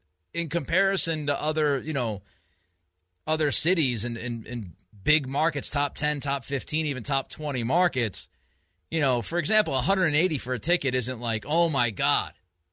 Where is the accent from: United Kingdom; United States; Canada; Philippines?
United States; New England; I grew up in New England, obviously, and Boston is a top 10 market